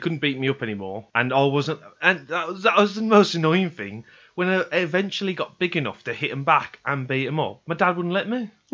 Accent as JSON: {"language": "English", "town": "Small Heath", "region": "West Midlands", "country": "United Kingdom", "tie": "born or raised there", "said": "It was kind of normal to have big families, because we grew up in Small Heath. So everyone, like, there was big Irish family, big Asian family, big black families."}